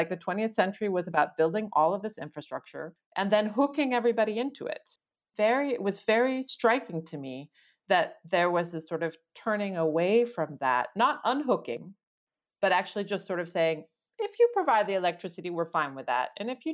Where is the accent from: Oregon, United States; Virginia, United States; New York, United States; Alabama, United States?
Oregon, United States; I grew up in Oregon, rural Oregon, which has the second most outage minutes of any state in the country.